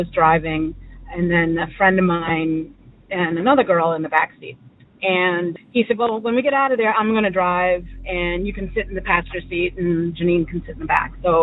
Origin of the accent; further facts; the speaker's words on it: New England, United States; I grew up in New England